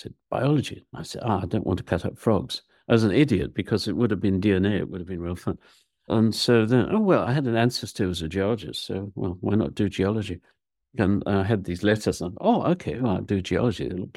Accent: Zimbabwe; I came down from Zimbabwe. I grew up in Zimbabwe.

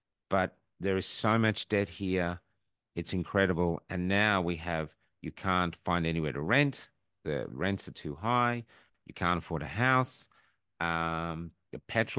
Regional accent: Wales, United Kingdom; I mean, I grew up in Wales, but going to Cornwall is different from going to Edinburgh.

